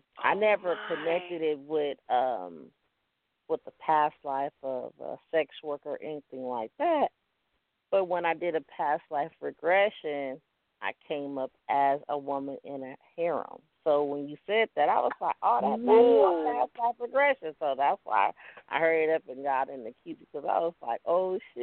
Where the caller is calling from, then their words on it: Los Angeles, California, United States; I'm calling from Los Angeles.